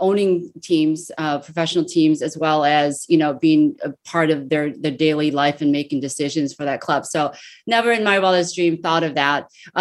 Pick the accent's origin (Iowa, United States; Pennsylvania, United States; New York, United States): New York, United States; Fairport; But so I grew up, you know, in Fairport, New York. It was a huge school, like, you